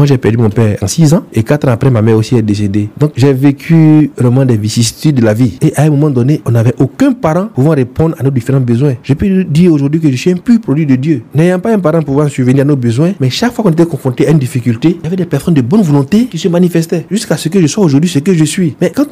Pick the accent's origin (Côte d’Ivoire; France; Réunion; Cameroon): Côte d’Ivoire; Vallée du Bandama; nous sommes en train de mettre le cap sur Boaké et précisément sur Guébonois, qui est notre base. Quand je dis base, je veux dire que ma ville natale.